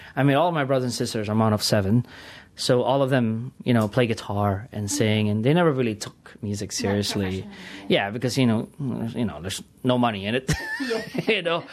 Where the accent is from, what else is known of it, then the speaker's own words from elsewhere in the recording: Tanay, Calabarzon, Philippines; I grew up in Tanay Rizal, which is like a, you know, a provinciano, we call it. I'm a provinciano. I'd never really go to Manila.